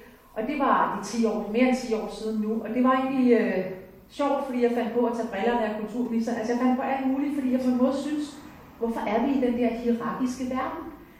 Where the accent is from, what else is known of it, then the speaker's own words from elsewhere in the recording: Gilleleje, Capital Region of Denmark, Denmark; Hvis jeg sådan skal lave en præsentation af mig selv, så er jeg vokset op i Gilleleje